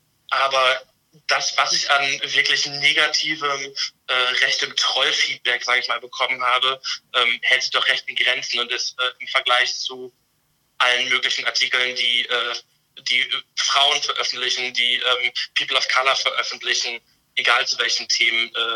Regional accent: Ibbenbüren, North Rhine-Westphalia, Germany; da ich aus Westfalen komme, beharre ich darauf, das ist ein westfälisches Dehnungs-E.

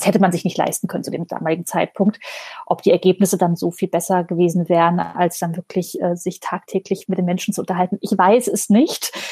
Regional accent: Hesse, Germany; born there; kommen wir gebürtig beide aus dem Main-Taunus-Kreis. Das ist so eine Region vor Frankfurt am Main.

